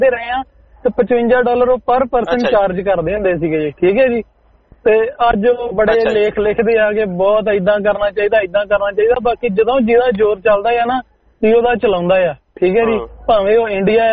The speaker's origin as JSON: {"language": "Punjabi", "region": "Punjab", "country": "India", "tie": "born or raised there", "moved": "yes", "said": "ਅੰਮ੍ਰਿਤਸਰ ਸਾਡੀ ਡਿਸਟ੍ਰਿਕਟ ਆ ਜੀ"}